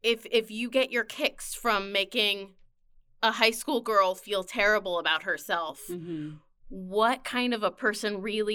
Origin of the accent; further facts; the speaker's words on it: Ashland, Oregon, United States; Yeah, I grew up in Ashland, Oregon.